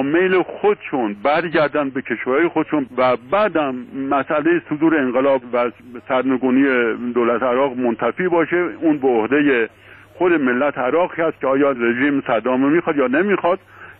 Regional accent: Iran; به عنوان یه ایرانی مسئول بالاخره من احساس مسئولیت به وطنم می‌کنم

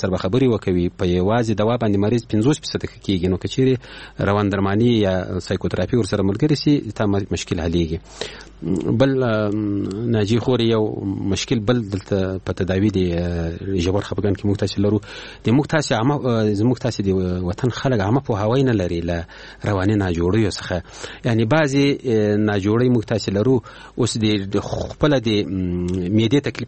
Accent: Ghazni, Afghanistan; د موږ د غزنی دی ولایت

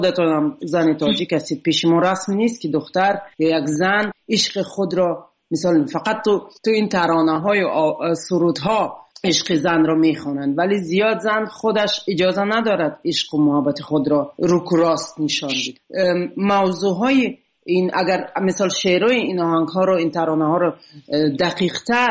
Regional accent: Tajikistan; moved away; من به تاجیکستان سال 2011 بود. فعلا نه امکاناتش را دارم نه وقتش را. و به این دلیل تا حالا نتونستم به وطنم سفر کنم

